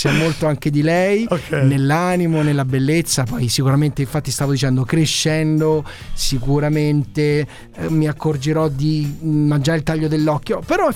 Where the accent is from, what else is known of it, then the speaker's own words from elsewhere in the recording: Naples, Campania, Italy; io sono napoletano d'origine